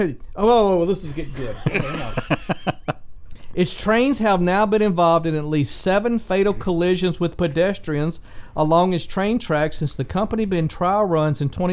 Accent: Mississippi, United States; I'm from South Mississippi, we're a little close to Louisiana. You get a little Cajun in me every now and then.

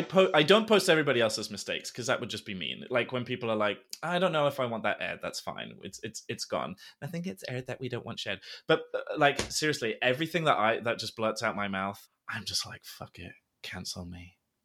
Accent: California, United States; accent: Californian; I'm going to go back to California soon, and I can't wait to whip out my Cali accent, because everyone makes fun of me now because I sound more American, because I've been trained to say things like water.

